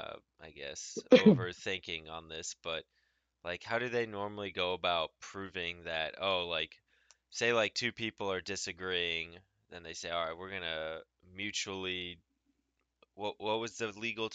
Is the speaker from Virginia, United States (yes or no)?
no; Ohio, United States; I mean, Ohio is, I'm gonna be a little more biased towards it because it's my home state, you know.